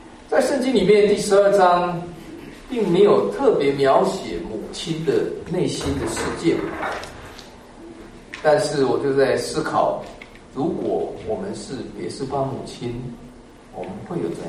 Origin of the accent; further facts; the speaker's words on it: China; 那我们中国人的这个成语叫做生离死别。